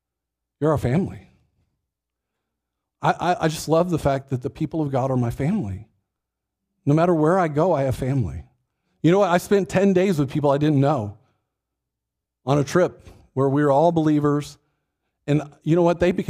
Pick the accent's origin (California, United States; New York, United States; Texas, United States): Texas, United States; I grew up in Texas. I played football. And I'm a generation that if you grew up in Texas, you had to play football or it was a problem, okay?